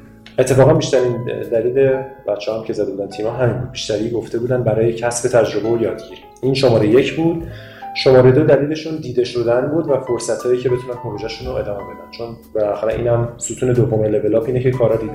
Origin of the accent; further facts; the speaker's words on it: Iran; همیشه به عنوان یه ایرانی هم خب حسرت اینو میخوردیم که چرا ما ایرانی ها بازی جدی خوب نداریم دیگه